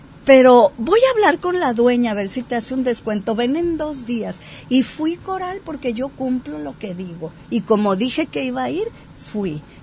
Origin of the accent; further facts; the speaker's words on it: Guadalajara, Jalisco, Mexico; Voy una semana a mi amada Guadalajara, porque es mi ciudad natal, y la quiero, y ahí está toda la gente que quiero. Pero ya la semana ya me quiero venir a mi pueblito.